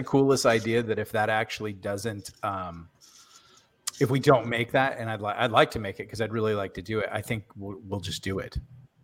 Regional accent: the South, United States; I'm from the South. We don't maintain things.

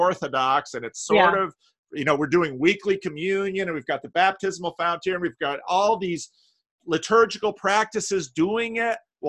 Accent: Paterson, New Jersey, United States; The dairy farmer that was in the church I grew up in Paterson, New Jersey, he hated cows.

